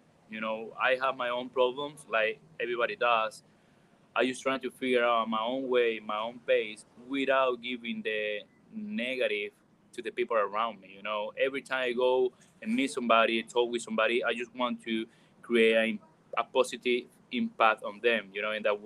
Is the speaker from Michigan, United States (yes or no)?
no; Orlando, Florida, United States; but I'm from Orlando. I can say that, you know?